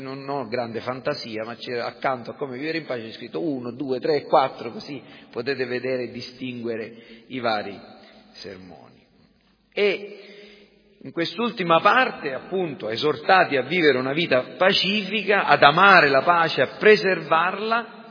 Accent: Sicily, Italy; Per esempio, noi siamo siciliani. E non siamo orgogliosi di esserlo, per finta, lo siamo.

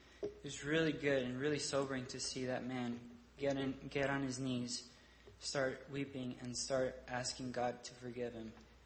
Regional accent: Mexico; my old friends that I grew up with in Mexico

